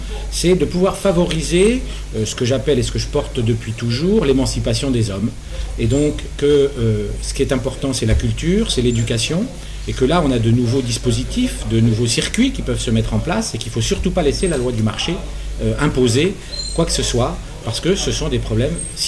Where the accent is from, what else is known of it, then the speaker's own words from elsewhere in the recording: Bourgogne-Franche-Comté, France; Attendez, moi, je viens du Morvan